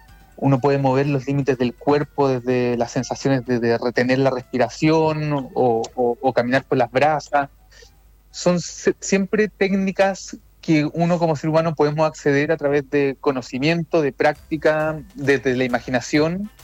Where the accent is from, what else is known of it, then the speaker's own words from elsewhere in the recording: Chile; porque nosotros como chilenos somos pillos, siempre vamos más allá, buscamos cada uno los detalles.